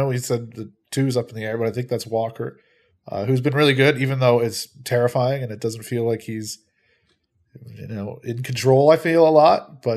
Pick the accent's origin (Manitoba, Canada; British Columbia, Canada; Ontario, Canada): Ontario, Canada; Peterborough; I am from Peterborough. 705, baby.